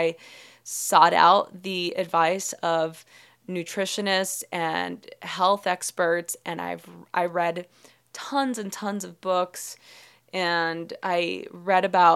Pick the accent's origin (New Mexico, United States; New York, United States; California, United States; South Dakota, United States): California, United States; Los Angeles; I grew up in East LA, early 90s, where there was a lot of gang violence, and my family struggled to make ends meet.